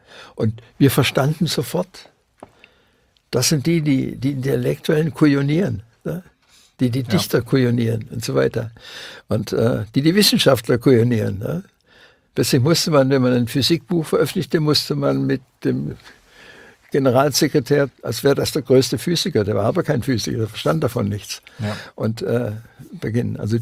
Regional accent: Swabia, Germany; denn ich bin auch ein Schwabe

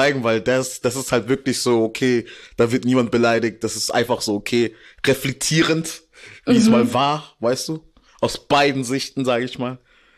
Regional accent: Karlsruhe, Baden-Württemberg, Germany; Also, ich liebe Stuttgart, es ist eine schöne Stadt. Ich liebe auch meine Stadt Karlsruhe. Und ja, wir sind alle aus Baden-Württemberg.

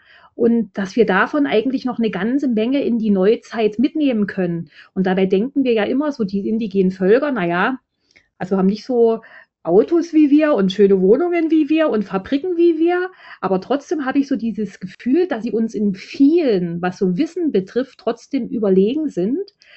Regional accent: East Germany, Germany; was mich sehr an meine alte Heimat, an die DDR erinnert hat.

